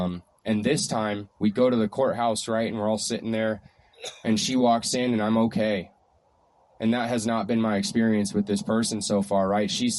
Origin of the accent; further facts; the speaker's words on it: Flagstaff, Arizona, United States; I was born and raised in Flagstaff. I've lived in Flagstaff my entire life.